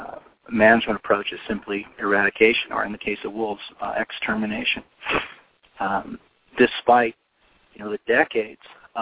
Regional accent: Omaha, Nebraska, United States; I grew up in Omaha and on the outskirts of Omaha.

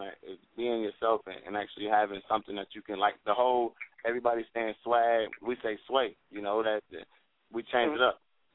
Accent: Ohio, United States; I actually got to go back to Ohio. My hometown is asking me to come do a show Thursday, Friday, and Saturday of next month.

